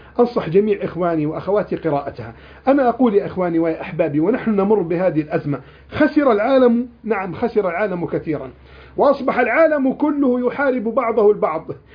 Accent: Egypt; بلدنا مصر

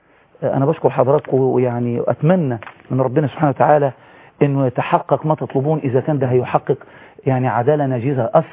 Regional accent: Egypt; احنا كشعب مصري

